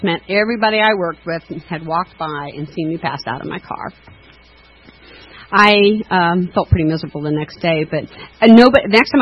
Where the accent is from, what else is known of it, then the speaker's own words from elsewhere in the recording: Lima, Ohio, United States; So I'm from Lima, Ohio. Anybody ever heard of it?